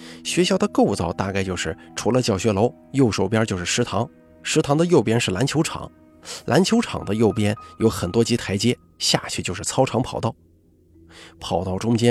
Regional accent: Gansu, China; 我来自甘肃，今年29岁，

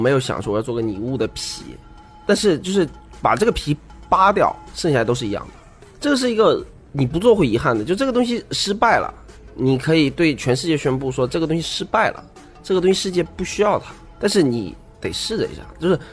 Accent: Fujian, China; 我们福建人就老讲成 Nomo 啊。

